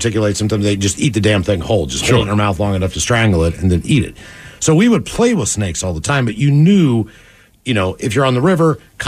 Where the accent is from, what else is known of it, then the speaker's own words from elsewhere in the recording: West Virginia, United States; Well, the weird thing is growing up in West Virginia, there's a lot of harmless snakes.